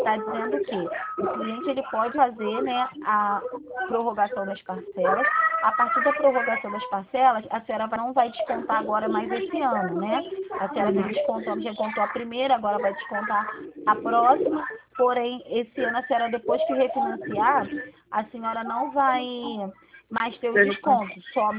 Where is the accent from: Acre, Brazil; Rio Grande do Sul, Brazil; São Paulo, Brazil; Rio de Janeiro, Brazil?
Rio de Janeiro, Brazil; Não, não sou de Santa Cruz. Eu sou do Catete.